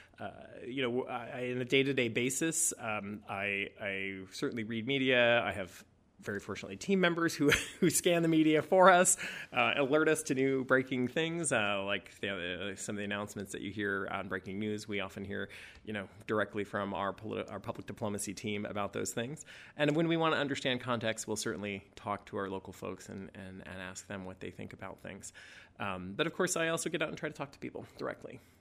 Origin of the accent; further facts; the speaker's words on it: California, United States; like things from my home state of California, like California wines or California pistachios